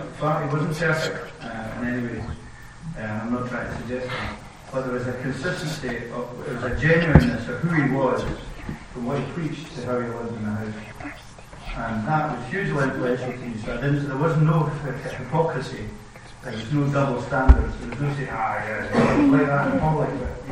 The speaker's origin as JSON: {"language": "English", "town": "Armagh", "region": "Northern Ireland", "country": "United Kingdom", "tie": "born or raised there", "said": "So I grew up in Armagh, and then I left Armagh just for a few years to study and work. And then I became a minister, so I'm back in Armagh. So I've lived for a long time in Armagh."}